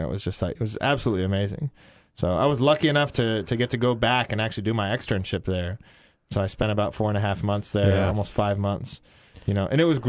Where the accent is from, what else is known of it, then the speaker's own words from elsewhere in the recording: Colorado, United States; I grew up in Colorado. I wasn't a big city guy.